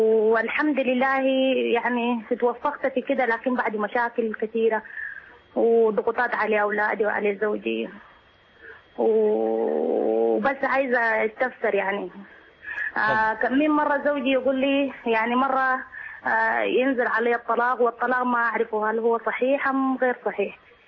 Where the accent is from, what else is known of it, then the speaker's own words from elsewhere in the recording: Sudan; now in Saudi Arabia; من السعودية، أصلا أنا من السودان.